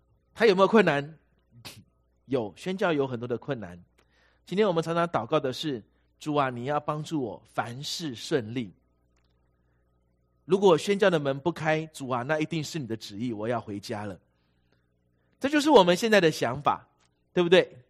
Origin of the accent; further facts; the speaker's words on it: China; 哇，我们中国人太幸运了哈，因为我们出生就在讲这些的话